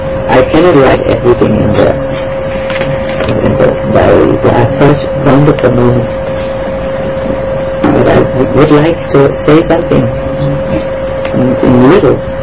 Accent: Germany; then we come from Germany, we are very disciplined people

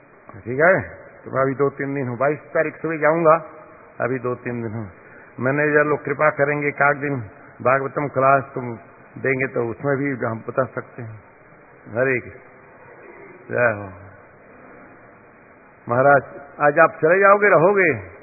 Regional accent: Chhattisgarh, India; तो मैं वहां का निवासी हूं, मैं पहला राम भक्त था, अभी प्रभुपाद भक्त हूं राधा रानी।

